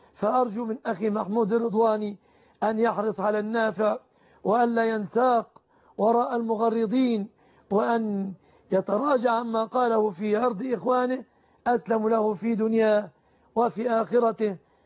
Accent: Egypt

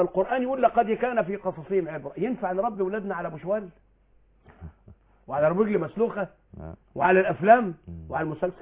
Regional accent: Mansoura, Dakahlia, Egypt; انا يعني من المنصورة وما كانش عندي وقت اروح

